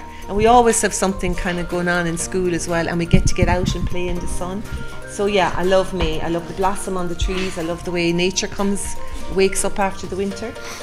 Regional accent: Ardmore, Munster, Ireland; I come from Ardmore, so I haven't come very far, but I'm a very proud Waterford woman, and I love living in this part of the country.

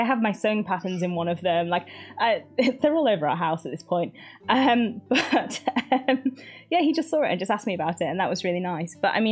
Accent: United Kingdom; Can tell I'm British.

